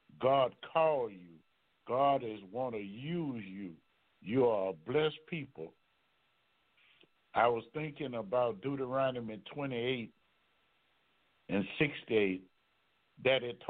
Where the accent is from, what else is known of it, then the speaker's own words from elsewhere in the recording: Baton Rouge, Louisiana, United States; Why I'm from Baton Rouge, Louisiana, why is it 70% in the state of Louisiana.